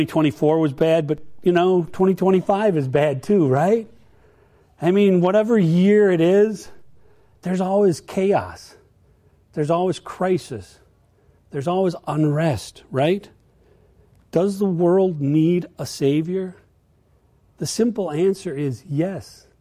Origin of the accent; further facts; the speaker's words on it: Minnesota, United States; Growing up in Minnesota in the 70s before global warming hit, we had a lot of snow.